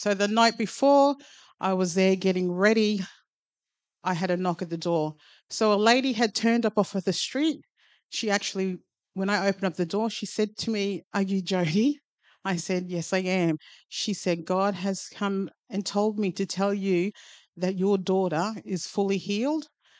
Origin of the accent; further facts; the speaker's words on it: Bundaberg, Queensland, Australia; born there; So I was born here in Bundaberg. I am the youngest out of nine.